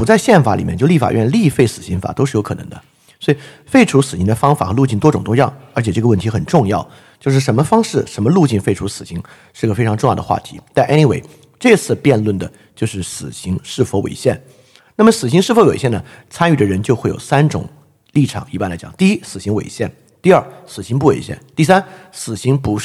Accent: China; 就是这个就是为什么作为中国人很难想象这点啊

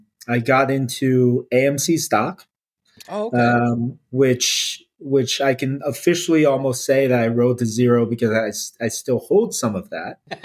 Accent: Philadelphia, Pennsylvania, United States; No, I grew up in Philadelphia.

